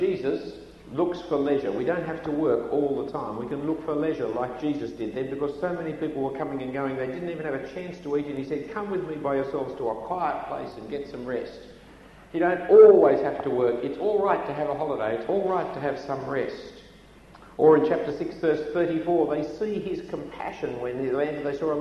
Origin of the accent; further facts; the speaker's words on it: Australia; As an Australian, you're a nobody until you go overseas